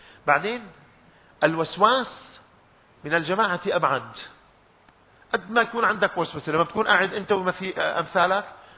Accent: Damascus Governorate, Syria; نعم أنا شامي

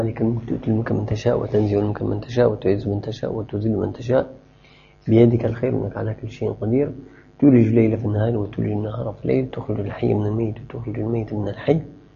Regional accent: Syria; ونحن أهل الشام أهل منارة العلم والصلاح والتقى نهمل هذه السنة

